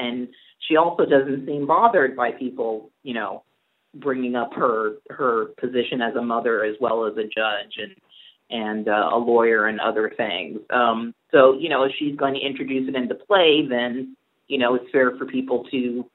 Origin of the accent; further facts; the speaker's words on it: New York City, New York, United States; I was a Black Republican growing up in New York City.